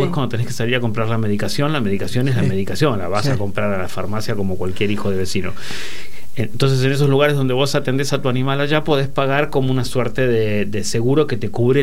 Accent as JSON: {"language": "Spanish", "country": "Argentina"}